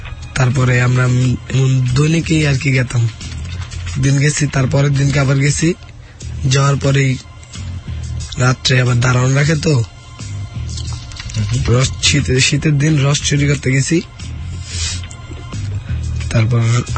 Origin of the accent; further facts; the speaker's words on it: Madaripur, Dhaka Division, Bangladesh; born there; জন্মেছিলাম Madaripur.